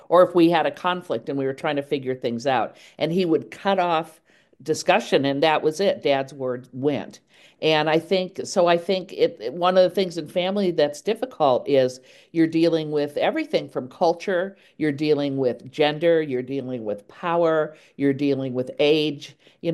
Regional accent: Chicago, Illinois, United States; I grew up in Chicago, and then my stepmother, we moved out here, and I finished high school here.

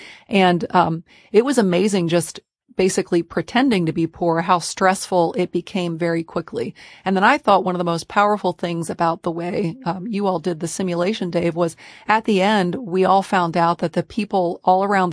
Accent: Kentucky, United States; I grew up in Northern Kentucky myself, and I think people don't understand that poverty's everywhere.

